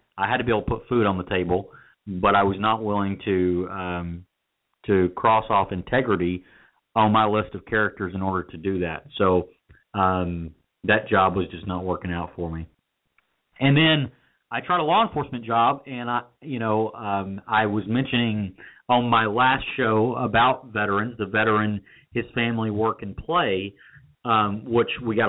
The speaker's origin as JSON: {"language": "English", "region": "Texas", "country": "United States", "said": "I'm originally from East Texas, and so I thought, all right, I'll get out. I'll go back home."}